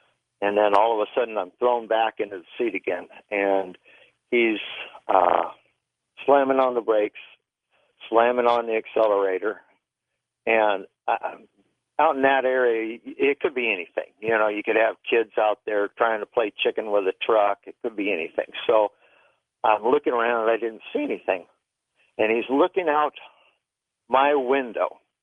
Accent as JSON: {"language": "English", "region": "California", "country": "United States", "said": "I was probably 12, maybe 13. I'm from California, and every night we went out to pick up chickens, and we'd have to go out into Mojave Desert."}